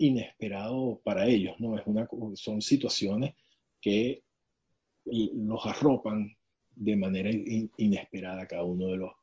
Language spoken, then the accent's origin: Spanish; Venezuela; also born or lived in Boston, United States; yo soy nacido en Boston, Venezuela. Porque yo nací en Boston por mera casualidad.